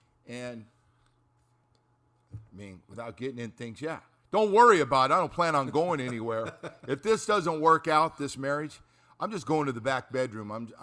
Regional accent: California, United States; I thought I was growing up in California again when those Sunday games come on

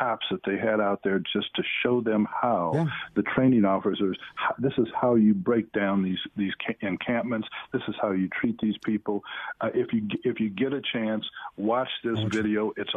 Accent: Chicago, Illinois, United States; I grew up in Chicago with the radio station WVON.

